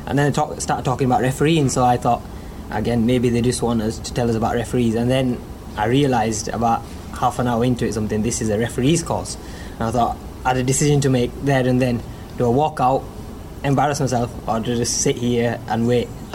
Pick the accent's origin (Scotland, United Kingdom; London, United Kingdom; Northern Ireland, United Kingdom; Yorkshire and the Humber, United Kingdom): Yorkshire and the Humber, United Kingdom; Dewsbury; I'm a level 4 referee. I'm 24 years old. I'm from Dewsbury in West Yorkshire.